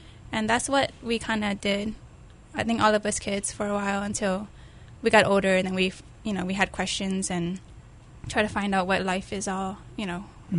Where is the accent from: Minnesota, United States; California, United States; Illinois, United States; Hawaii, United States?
Hawaii, United States; also born or lived in Seattle, Washington / Mississippi; Well, I was born in Seattle, Washington, and my dad is a commercial fisherman. So when I was around two, we moved to Mississippi. And from there, he did shrimping for a while, and then we moved to Hawaii in 1990, and that's where we grew up.